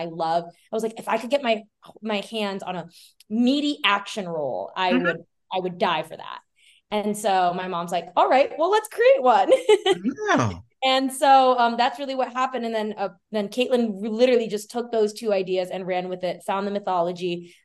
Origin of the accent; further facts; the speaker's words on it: Florida, United States; now in Los Angeles, United States; I grew up in South Florida where, you know, there wasn't a large Filipino community.